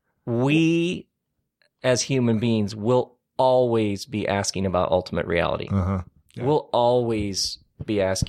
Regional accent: Lansing, Michigan, United States; I grew up in Lansing, Michigan, which was like where Oldsmobiles were made.

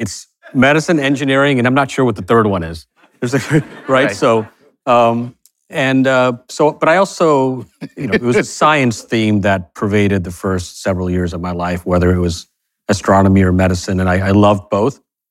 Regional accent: Fort Worth, Texas, United States; You know, I grew up in Fort Worth, Texas.

